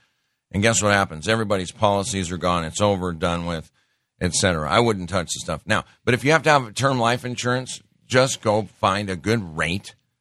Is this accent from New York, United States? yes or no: no; Montana, United States; I'm from Montana, and I'll tell you what. Being a cattle rancher ain't easy.